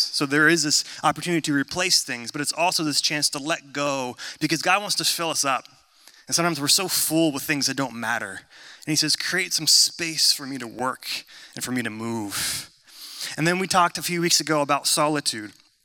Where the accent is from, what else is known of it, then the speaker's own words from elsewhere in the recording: California, United States; I grew up in Northern California at the foothills of Sierra Nevada Mountains.